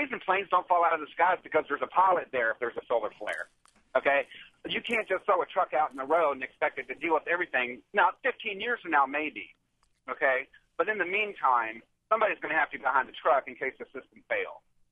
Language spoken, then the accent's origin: English; Louisville, Kentucky, United States; I'm from Louisville, Kentucky, but I'm in Indiana right now